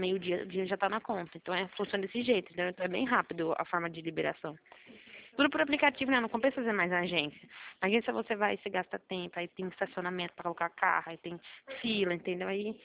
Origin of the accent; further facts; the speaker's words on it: Americana, São Paulo, Brazil; que eu sou de Americana, do interior de Americana, do interior de São Paulo, tá bom?